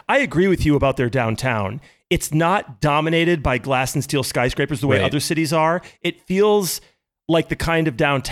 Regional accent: Midwest, United States; I'm born and raised in the Midwest and sort of like a Midwest in early October vibe.

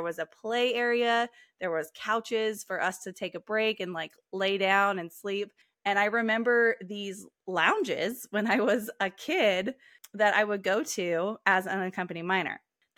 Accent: Alaska, United States; Yeah, so being born and raised here was absolutely epic, to the point where I now am determined to raise my daughter in Alaska

